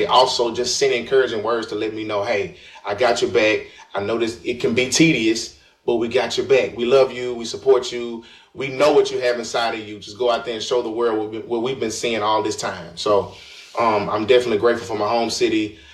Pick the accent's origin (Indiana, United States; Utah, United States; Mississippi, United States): Mississippi, United States; And I wouldn't trade my home state for the world. I kid you not. I love Mississippi.